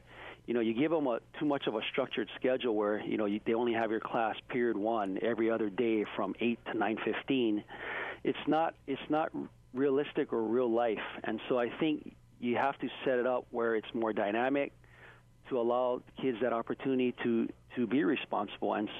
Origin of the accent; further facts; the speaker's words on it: Waialua, Hawaii, United States; he basically was talking story with him because we're both from Waialua.